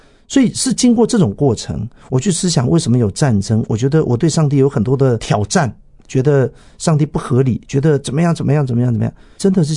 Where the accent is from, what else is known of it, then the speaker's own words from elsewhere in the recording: Taiwan; 我从小在云嘉南那种地方长大，我的整个台语的这种塑造完全是来自于歌仔戏、布袋戏这些民俗文化。